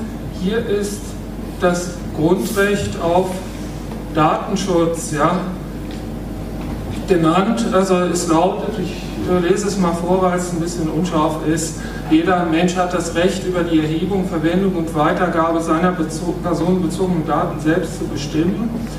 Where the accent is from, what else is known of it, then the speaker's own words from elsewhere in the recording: Rhineland-Palatinate, Germany; Also Rheinland-Pfalz hat es mittlerweile, mein Herkunftsland, auch übernommen.